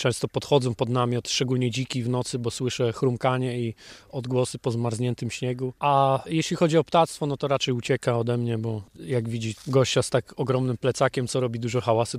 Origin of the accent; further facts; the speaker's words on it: Nakło nad Notecią, Kuyavian-Pomeranian Voivodeship, Poland; Pochodzę z Nakła nad Notecią, wychowałem się nad Notecią.